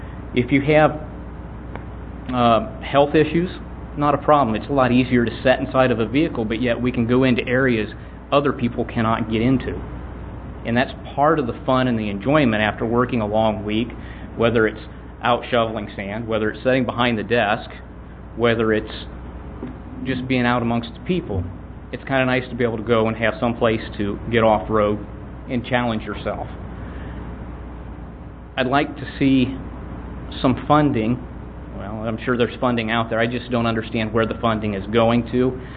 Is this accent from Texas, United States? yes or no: yes; Houston, Texas, United States; from Houston